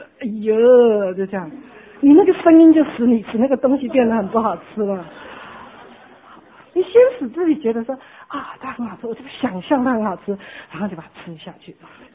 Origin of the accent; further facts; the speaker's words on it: Taiwan; 红萝卜，我们台湾人都是白萝卜，好，不爱吃红萝卜的